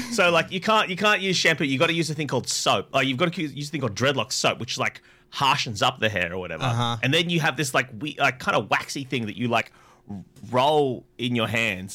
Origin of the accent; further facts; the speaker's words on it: Illawong, New South Wales, Australia; I'm a Chinese kid growing up in Illawong.